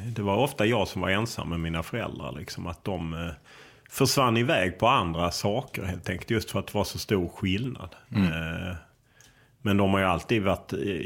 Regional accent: Lund, Skåne, Sweden; det var någon slags bullerbyn där jag växte upp i Lund, ett kvarter som var fullt av barnfamiljer

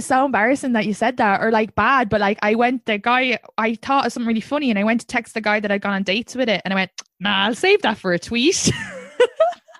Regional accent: Ireland; Do they even know I'm from Ireland?

